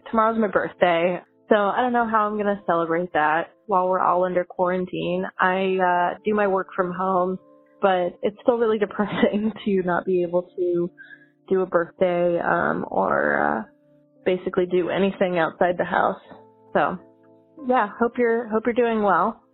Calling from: Pittsburgh, Pennsylvania, United States; I'm calling from Pittsburgh.

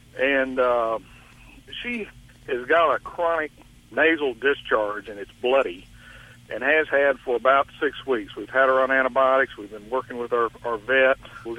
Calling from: Tyler, Texas, United States; Tyler, Texas.

